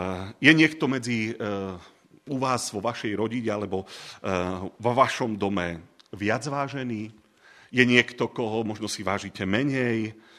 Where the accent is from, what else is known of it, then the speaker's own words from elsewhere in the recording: eastern Slovakia, Slovakia; u nás na východe